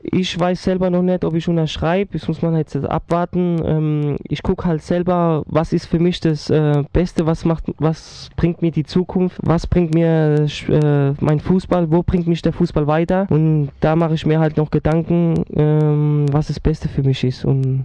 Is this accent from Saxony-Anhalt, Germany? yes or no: no; Ludwigshafen, Rhineland-Palatinate, Germany; born or raised there